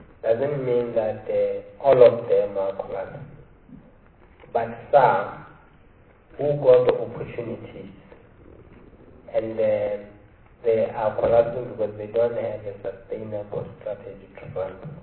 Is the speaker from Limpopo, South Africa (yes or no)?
yes; Limpopo, South Africa; I am from Limpopo, from a very rural area, where there is no provision of water.